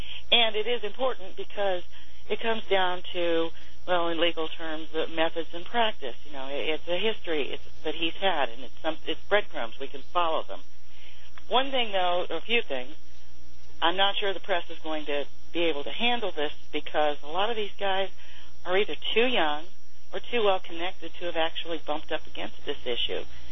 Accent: Salina, Kansas, United States; Salina, Kansas.

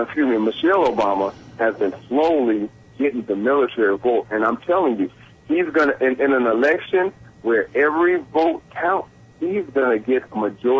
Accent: Chicago, Illinois, United States; I'm originally from a big city. I'm originally from Chicago.

